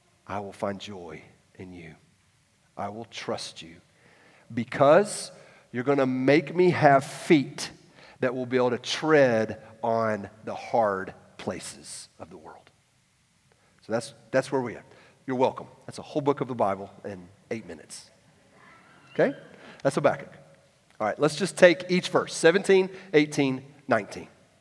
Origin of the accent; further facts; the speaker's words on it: Atlanta, Georgia, United States; Okay, I grew up in Atlanta with a bunch of buildings and pavement.